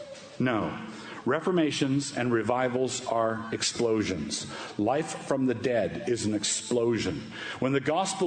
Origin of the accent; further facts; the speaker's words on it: United States; I say it this way because I'm an American, all right?